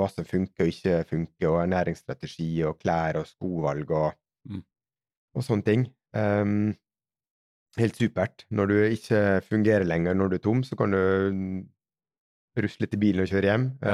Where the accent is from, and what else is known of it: Møre og Romsdal, Norway